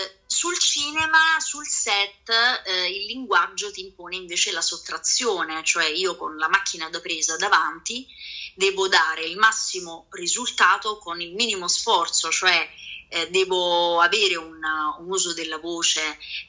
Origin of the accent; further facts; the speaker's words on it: Naples, Campania, Italy; born there; now in Rome, Italy; io sono nata a Napoli, sì. Però poi mi sono trasferita a Roma.